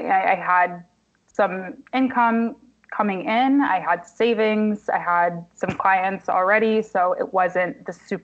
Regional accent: Kalamazoo, Michigan, United States; now in Detroit, United States; which my hometown as well, like I said, it's very diverse. It's not like there are no black people in Kalamazoo, but there's no place like Detroit.

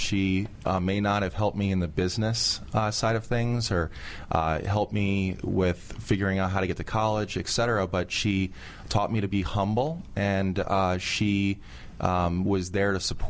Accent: New York, United States; I grew up in the Catskills.

